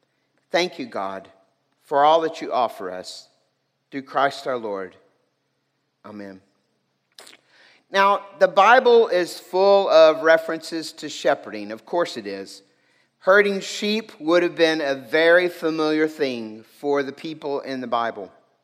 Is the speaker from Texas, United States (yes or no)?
yes; Junction, Texas, United States; Now, I grew up in Junction, Texas, so that's cattle country.